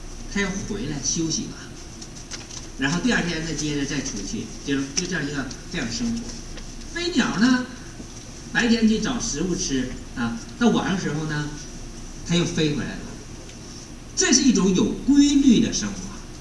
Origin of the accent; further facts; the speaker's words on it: Liaoning, China; moved away as an adult; also born or lived in Harbin; 我是从国内来的，我是辽宁人，啊，后来是到哈尔滨工作，然后，20年前过来的，留学过来的。